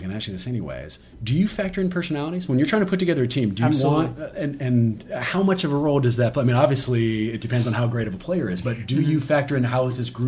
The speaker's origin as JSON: {"language": "English", "town": "Oakland", "region": "California", "country": "United States", "tie": "born or raised there", "said": "I grew up in Oakland as a Giants fan"}